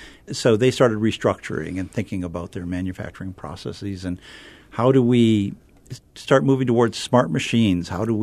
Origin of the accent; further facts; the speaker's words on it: Detroit, Michigan, United States; I was raised in Motown in Detroit, Michigan, and if you're decent at science and mathematics, you almost have to become an engineer in Detroit.